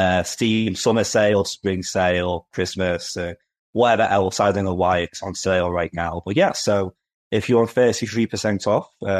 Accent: Liverpool, North West England, United Kingdom; accent: Liverpool; I'm from Liverpool, hence the accents.

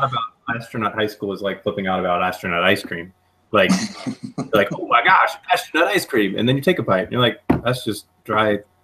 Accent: Florida, United States; I mean, I grew up on Space Coast too.

